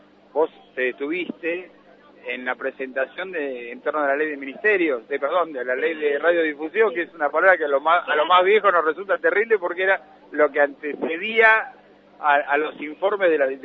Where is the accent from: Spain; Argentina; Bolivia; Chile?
Argentina; como argentinos